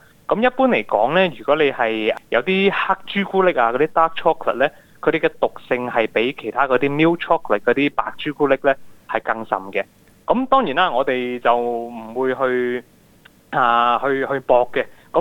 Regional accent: Australia; 因为我哋澳洲人嚟讲呢，圣诞节就好鍾意宵夜食嘅

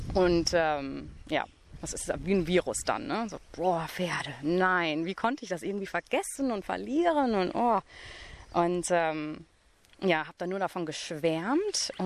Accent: Germany; born there

